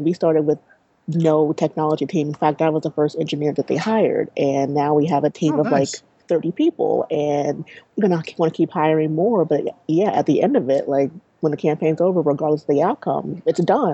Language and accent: English; Kansas, United States; I'm originally from Kansas, so I, like, left my little bubble and went to someplace I was very unfamiliar with.